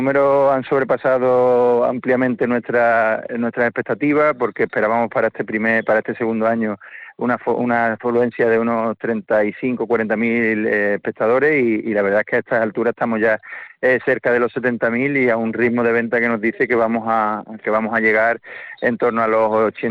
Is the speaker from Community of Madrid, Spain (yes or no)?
no; Seville, Andalusia, Spain; creo que aquí en Sevilla, por como sevillano que soy y conociendo la idiosincrasia, creo que va a gustar mucho